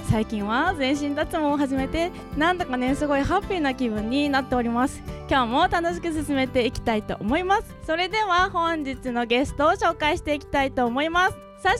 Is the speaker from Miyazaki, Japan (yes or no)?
yes; Miyazaki, Japan; born there; 南国は宮崎生まれ、 … が送るポカポカチャンネル。